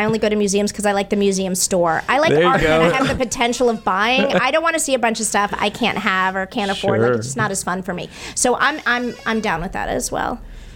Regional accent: Boston, Massachusetts, United States; I'm from Boston.

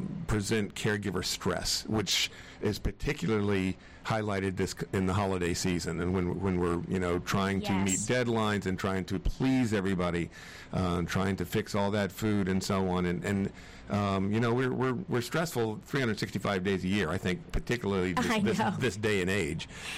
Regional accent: Louisville, North Carolina, United States; also born or lived in Hornell, New York; I was born in Hornell, New York, and … when God made me born a Yankee, he was teasing. We came down from Hornell, New York to Louisville, North Carolina, just near Clemens, just west of Winston-Salem.

